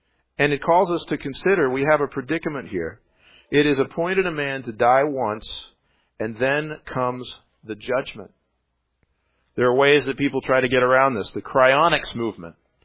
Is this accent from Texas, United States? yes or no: yes; Texas, United States; also born or lived in Tennessee; I went to college in Tennessee, and my hometown was in Texas